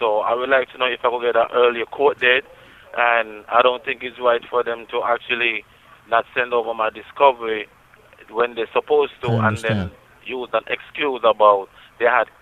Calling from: New York, United States; Yes, I'm calling from Rikers Island.

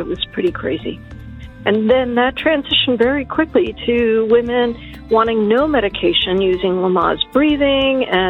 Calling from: Pawling, New York, United States; I'm calling from Pawling, New York.

